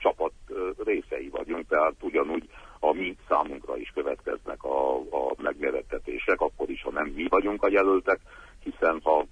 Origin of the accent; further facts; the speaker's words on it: Transylvania, Romania; következnek még megmérettetések otthon Erdélyben